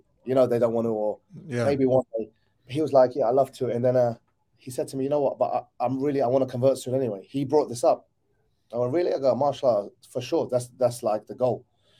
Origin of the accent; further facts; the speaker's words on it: Southend-on-Sea, East of England, United Kingdom; now in Dubai, United Arab Emirates; I'm from Southend-on-Sea in Essex.